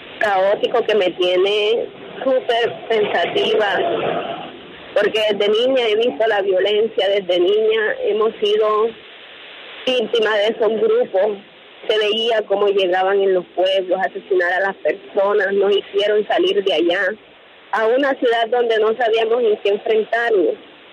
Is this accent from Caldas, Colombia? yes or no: no; Macayepo, Bolívar, Colombia; now in Sincelejo, Colombia; nosotros somos una familia humilde que viene desplazada de Macayeco, Bolívar. Hace años llegamos aquí a Cincelejo